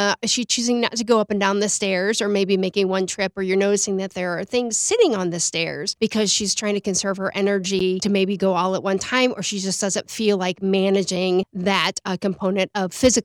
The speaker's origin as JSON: {"language": "English", "region": "Ohio", "country": "United States", "moved": "as an adult", "lives_now": "Knoxville, United States", "said": "I am from Northeastern Ohio, and we were Midwesterners."}